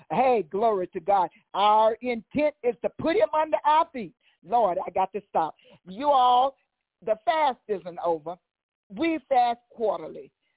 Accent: Mississippi, United States; I'm a person from Mississippi, and some of you I know when I say this, you're already about to regurgitate, but it's okay.

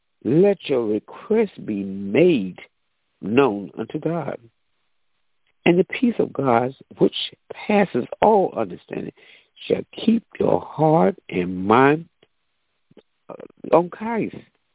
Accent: the South, United States; when I grew up in the South, my grandmother, I always talk about her, because she led us in the right direction.

